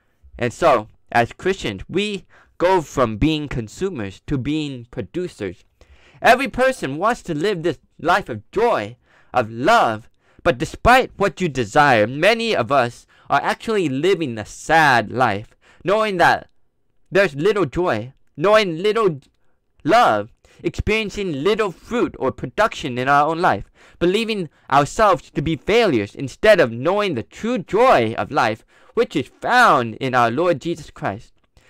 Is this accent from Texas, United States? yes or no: yes; Texas, United States; I grew up in Texas. I was there for 6th grade